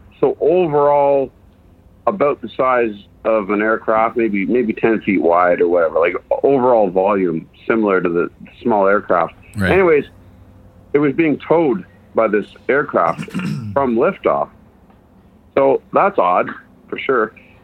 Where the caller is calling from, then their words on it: East Gwillimbury, Ontario, Canada; Hey, I'm over in East Gwillimbury. It's a little bit north of Toronto.